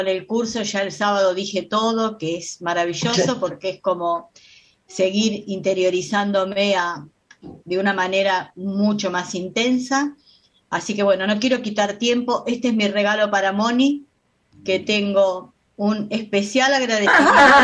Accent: Mar del Plata, Buenos Aires Province, Argentina; porque yo soy de Mar del Plata, así que no podía llegar a las reuniones presenciales en ese momento

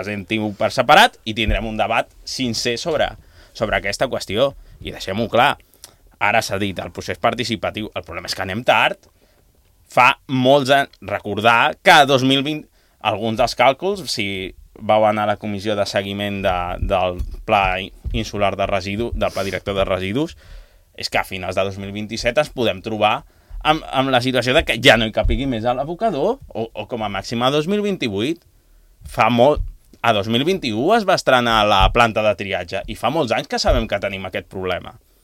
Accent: Barcelona, Catalonia, Spain; now in Balearic Islands, Spain; jo que soc de Barcelona, he de dir que quan vaig arribar em va sorprendre

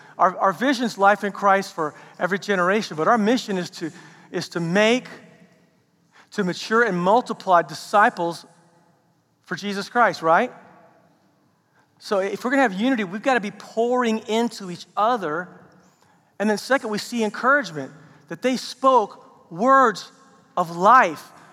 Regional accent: Oklahoma, United States; growing up in Oklahoma, I went to, mainly smaller high schools.

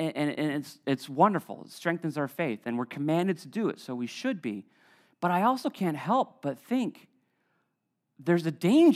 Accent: Preston, Connecticut, United States; growing up in Preston, I mean, I must have seen 100 submarines launched back in the day.

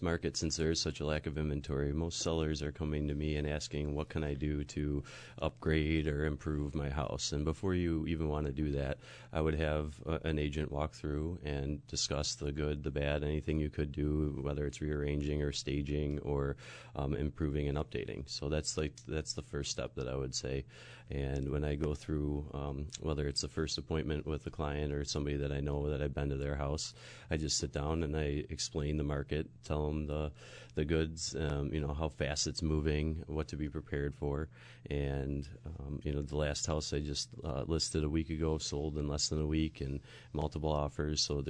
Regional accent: New York, United States; I'm born and raised in Western New York, and my family had owned a stationery supply company that was in the area since the 1860s. So my roots are deep here, and my whole family is still living here.

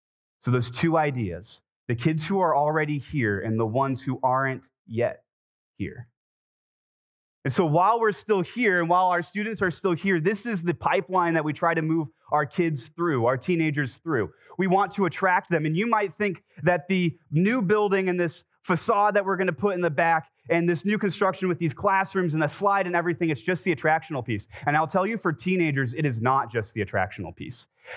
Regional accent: California, United States; And I'm from California, and sixth graders aren't even in middle school yet. But here in Ohio, they are.

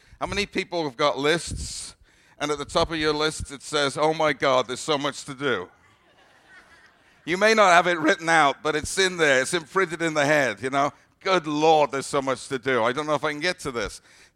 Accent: Wales, United Kingdom; because I grew up in Wales

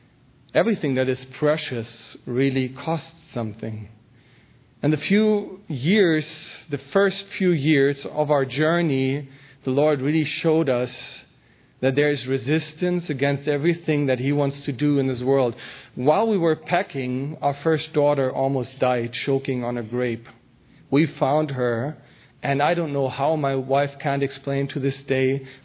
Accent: Minden, North Rhine-Westphalia, Germany; English is a second language; I'm from Germany, Minden. That's up north. It's a small town surrounded by other small towns, so the area is quite densely populated.

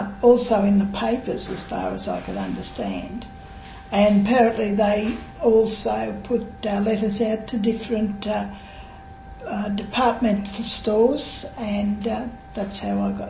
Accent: Goulburn, New South Wales, Australia; born there; OAM, and I was born in Goulburn on the 23rd of July, 1927.

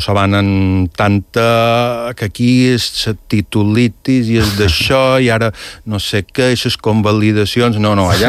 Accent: Portal, Balearic Islands, Spain; vaig créixer a Portal.

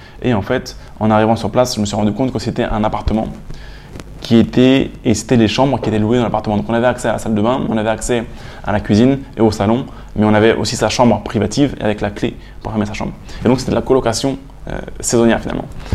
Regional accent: Cergy-Pontoise, Île-de-France, France; J'ai grandi à Cergy-Pontoise.

